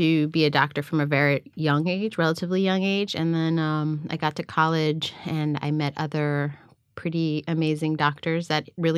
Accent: Alexandria, Virginia, United States; And I grew up in Alexandria, Virginia, and have been, you know, I consider myself an American very much in the way I move in this world.

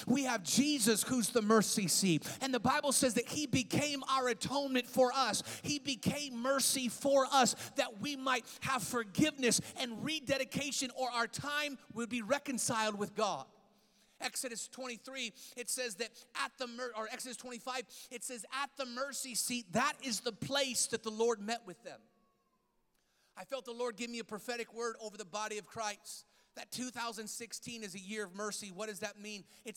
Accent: Seattle, Washington, United States; and he was my youth pastor growing up in Seattle, and I tormented him, his poor house.

